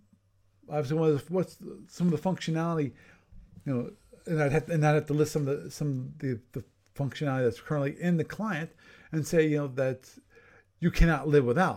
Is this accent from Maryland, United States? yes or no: yes; Maryland, United States; I grew up around Baltimore. I've been to Fort McHenry.